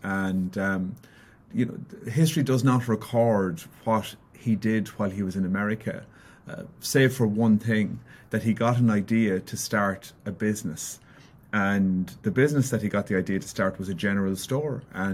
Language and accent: English; Ballinasloe, Connacht, Ireland; I'm Irish, as you know, and I grew up in a small town in the west of Ireland, a place called Ballinasloe, in a county called Galway. And I grew up in a family business